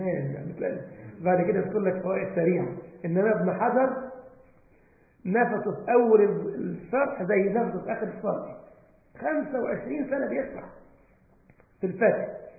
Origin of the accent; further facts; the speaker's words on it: Egypt; البعض عندنا في مصر يقول لك بالدرجه ده قصر ديل.